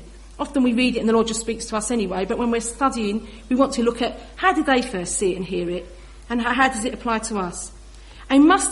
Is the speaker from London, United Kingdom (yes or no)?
yes; London, United Kingdom; And as a child growing up in East London, half of it was bombed and derelict